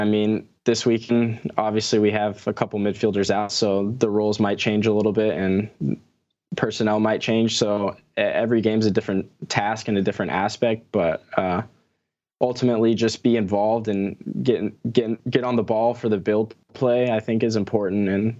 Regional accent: Texas, United States; I mean, I'm from Texas, so football is all obviously a huge deal down here

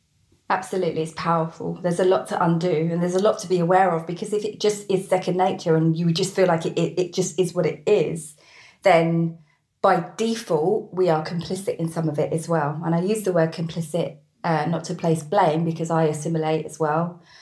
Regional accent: East of England, United Kingdom; Where I grew up in Hertfordshire

